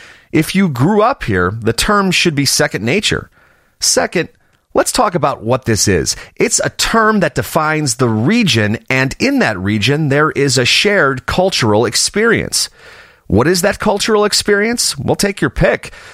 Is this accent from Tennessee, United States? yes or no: no; Elmwood Park, Illinois, United States; I grew up in Elmwood Park, right next door to Chicago. In fact, we were on the city's street grid system, so Chicagoland kind of made sense to me.